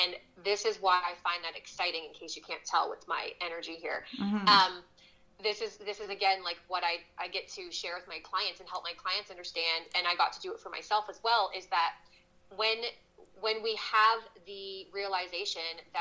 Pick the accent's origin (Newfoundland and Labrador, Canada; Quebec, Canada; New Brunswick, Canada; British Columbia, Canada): New Brunswick, Canada; Sackville; moved away as an adult; also born or lived in Toronto, Canada; So I am from the East Coast. I'm from Sackville, New Brunswick originally. And at the wonderful, beautiful age of 18, I moved to Ontario, right smack in the middle of Toronto, right downtown.